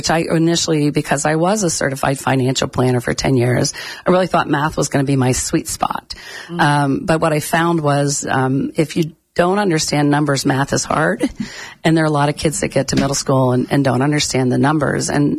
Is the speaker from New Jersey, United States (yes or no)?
no; McMurray, Pennsylvania, United States; Actually, when I was a kid, I grew up in Pennsylvania.